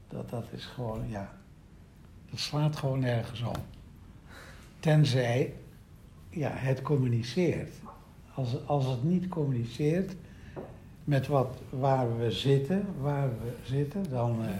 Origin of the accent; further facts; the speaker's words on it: Haarlemmermeer, North Holland, Netherlands; now in Nijmegen, Netherlands; Ik kom uit de polder, de Haarlemmermeer. Dat ligt onder de vliegvelden nu waar ik geboren ben. Onder het beton van de startbanen en de landingsbanen. Aalsmeer. En nu woon ik in Nijmegen al heel erg lang.